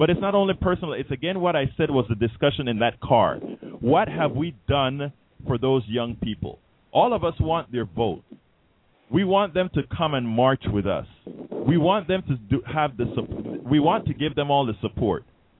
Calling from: San Antonio, Texas, United States; Because here's the thing, John, and … from San Antonio.

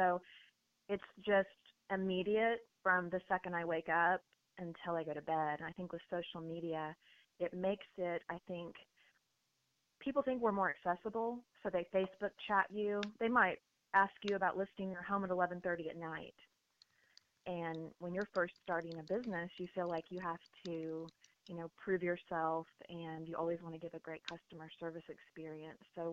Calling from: Oklahoma City, Oklahoma, United States; I am from Oklahoma City.

